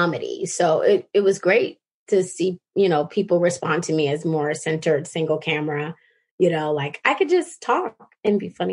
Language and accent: English; Baltimore, Maryland, United States; I grew up in Baltimore City.